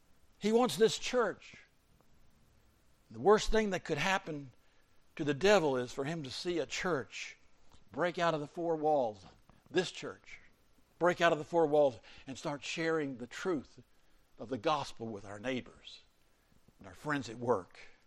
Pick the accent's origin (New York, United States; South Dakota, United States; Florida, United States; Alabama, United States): Florida, United States; in Jacksonville Beach, that's my home state, in May, 2026.